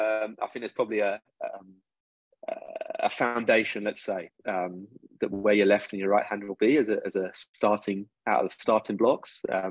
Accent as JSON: {"language": "English", "region": "England", "country": "United Kingdom", "tie": "born or raised there", "said": "Growing up in England"}